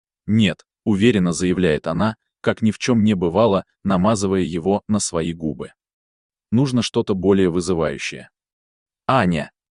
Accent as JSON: {"language": "Russian", "town": "Yekaterinburg", "region": "Sverdlovsk Oblast", "country": "Russia", "tie": "born or raised there", "lives_now": "Moscow, Russia", "said": "я выдохнула с облегчением, когда мама сообщила, что мы переезжаем из Екатеринбурга в Москву."}